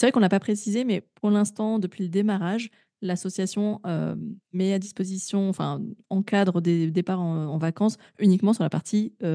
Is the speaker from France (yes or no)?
yes; Grenoble, Auvergne-Rhône-Alpes, France; Je suis originaire de Grenoble, j'ai quand même grandi dans un quartier, pas du tout défavorisé, mais je veux dire, je côtoyais des familles qui ne partaient pas en vacances.